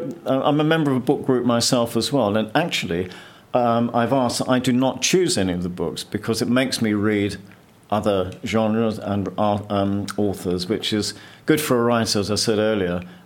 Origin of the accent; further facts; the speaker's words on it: London, United Kingdom; I'm from South London, you know, so it's an international accent